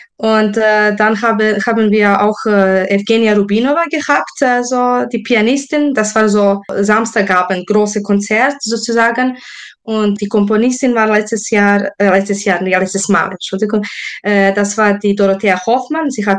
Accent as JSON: {"language": "German", "town": "Prizren", "region": "Prizren District", "country": "Kosovo", "tie": "born or raised there", "lives_now": "Germany", "said": "ich bin auch aufgewachsen so sehr viel mit Volksmusik aus meiner Heimat. Also, ich komme aus Prizren, das ist so Kosovo, Metochien, also so die Richtung. Und ich bin Serbin und da war Folklore sehr wichtig."}